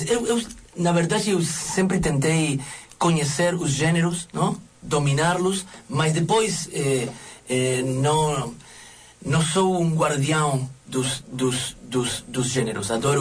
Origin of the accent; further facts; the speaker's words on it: Uruguay; Portuguese is a second language; Eu gosto que se note que eu sou uruguaio.